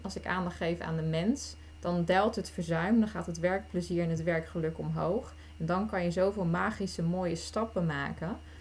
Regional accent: Vlaardingen, South Holland, Netherlands; geboren en getogen in Vlaardingen. Bijna 43 lentes jong.

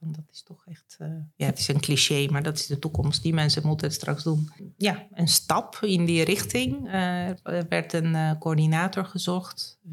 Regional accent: Bulgaria; moved away; omdat ik ook zelf bioloog ben en ik ben opgegroeid in Bulgarije in het groen. Ik kom wel uit de grote stad

